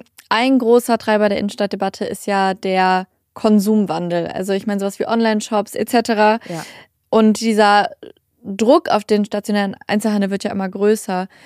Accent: Kiel, Schleswig-Holstein, Germany; also ich komme aus Kiel, da weiß ich, ist es ein Problem.

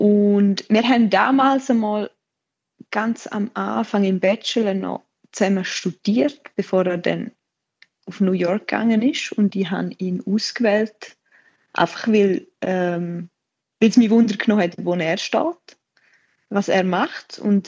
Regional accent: Pfäfers, St. Gallen, Switzerland; Ich komme aus Pfäffers und stelle mich einmal gerne als Bündnerin vor, obwohl ich eigentlich gar keine bin. Ich wohne noch im Kanton St. Gallen.

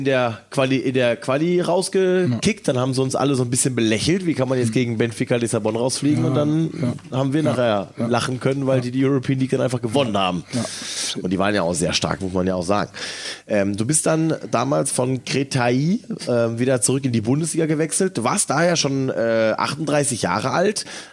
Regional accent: Hamm, North Rhine-Westphalia, Germany; Ich bin in Hamm aufgewachsen. Das ist in der Nähe von Hagen.

